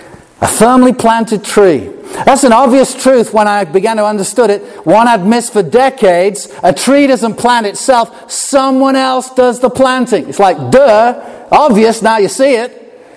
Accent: England, United Kingdom; oh, I'm so sorry. I don't wish to offend at all. I'm an Englishman.

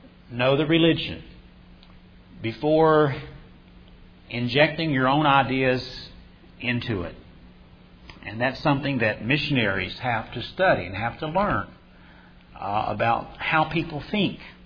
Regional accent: West Virginia, United States; accent: Appalachian; I'll go back to Appalachia. I'm not changing my accent.

